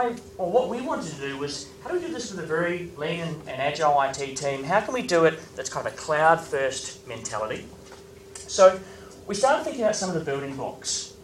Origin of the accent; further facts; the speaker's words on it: New Zealand; now in New York, United States; So I grew up in New Zealand. I now live in New York.